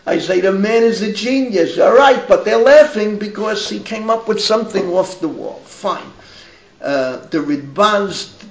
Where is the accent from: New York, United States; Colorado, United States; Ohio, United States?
New York, United States; Bronx; moved away as an adult; now in Israel; I grew up in the Bronx. Well, what's my home? My wife always says, we have dual status, dual identity. We're never going to be total Israelis. We're always going to go back to the Bronx Zoo, Yankee Stadium, where we were raised.